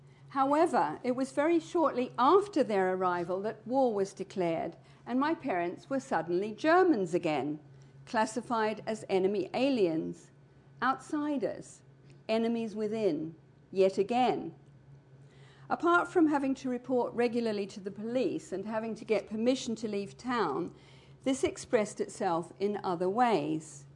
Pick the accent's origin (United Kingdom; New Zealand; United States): New Zealand; born there; How did all this affect me? After all, I was born in New Zealand.